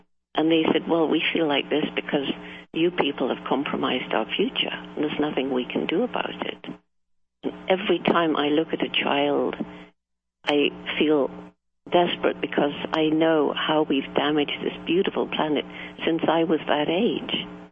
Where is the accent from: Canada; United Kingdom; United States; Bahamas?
United Kingdom; but also the UK, I'm British, and we see completely different temperatures than I knew as a child.